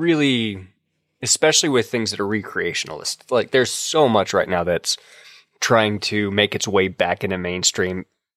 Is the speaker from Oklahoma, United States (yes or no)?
yes; Oklahoma, United States; growing up in Oklahoma, I am acutely aware of the stories surrounding the Native Americans